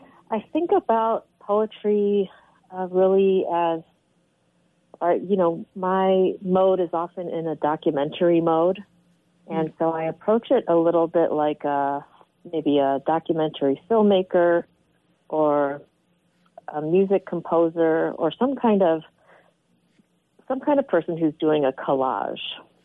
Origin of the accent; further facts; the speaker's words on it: Chicago, Illinois, United States; also born or lived in South Korea; So I was adopted from South Korea in 1975 and grew up in the Chicago area. I was raised by a white Catholic family from Chicago.